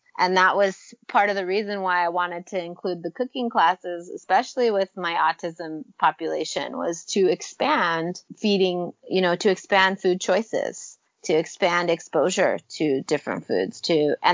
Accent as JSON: {"language": "English", "town": "Los Angeles", "region": "California", "country": "United States", "tie": "born or raised there", "said": "So I grew up in Los Angeles. Part of Los Angeles, went to LAUSD"}